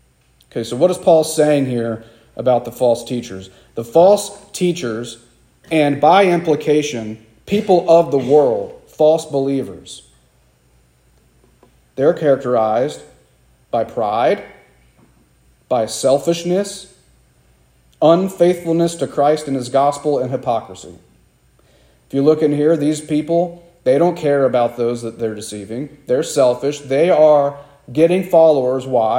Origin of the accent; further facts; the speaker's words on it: Kentucky, United States; when I went off to college, and I told people I was from Kentucky